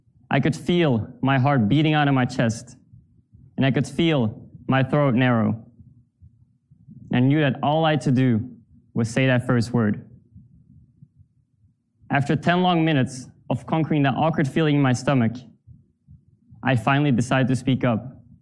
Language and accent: English; Belgium; my home country, Belgium, and say goodbye to my parents for almost 4 years